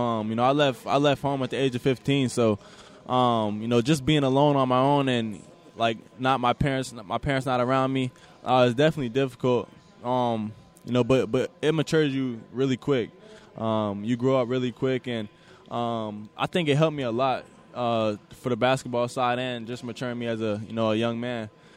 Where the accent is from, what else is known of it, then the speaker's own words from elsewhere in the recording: Canada; You know, just growing up in Canada